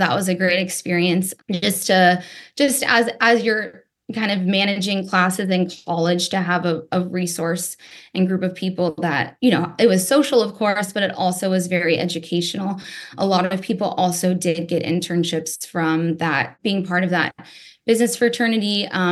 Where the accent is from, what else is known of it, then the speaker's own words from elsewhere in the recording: Las Vegas, Nevada, United States; I grew up in Las Vegas, so it's been part of my life, my entire life.